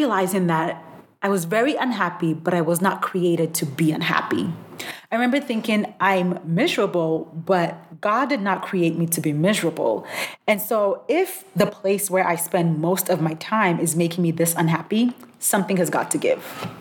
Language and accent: English; Nigeria; So I'm originally Nigerian. So during that year, I went back home to Nigeria.